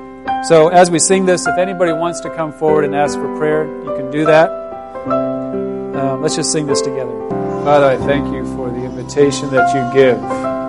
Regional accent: Ohio, United States; I come from Geauga County

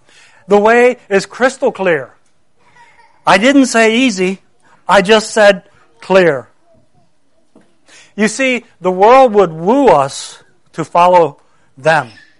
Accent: United States; to lay down my American rights, my rights as an American.

